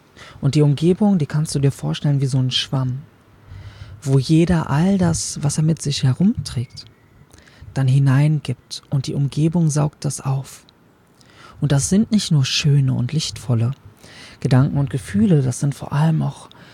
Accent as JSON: {"language": "German", "region": "Berlin", "country": "Germany", "tie": "born or raised there", "said": "Ich bin in Berlin aufgewachsen, ich bin hier geboren."}